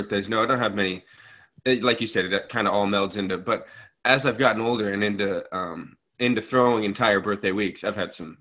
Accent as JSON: {"language": "English", "town": "Cincinnati", "region": "Ohio", "country": "United States", "tie": "born or raised there", "said": "Growing up in Cincy, it was like my favorite time of year, just weather-wise, fall in Ohio, football's back."}